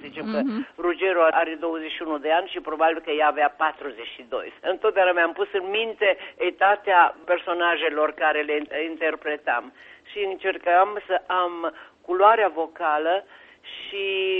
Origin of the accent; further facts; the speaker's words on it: Solovăstru, Mureș County, Romania; born there; now in Bucharest, Romania; mă simt mai aproape de Solovăstru decât de București, dar este normal. Cred că întotdeauna unde te-ai născut rămâne puțin aerul